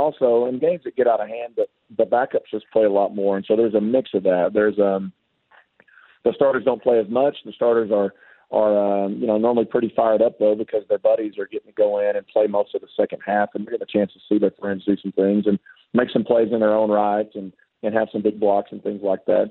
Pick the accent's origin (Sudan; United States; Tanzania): United States; Eustis; He grew up in Athens, and I grew up in Eustis. So they were like they were the big town 10 minutes away